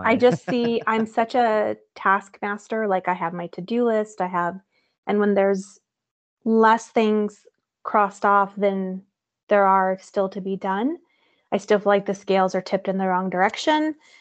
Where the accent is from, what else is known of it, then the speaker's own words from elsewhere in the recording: Missouri, United States; I'm from Missouri, and I flew back home and we did a surprise party for her 70th birthday.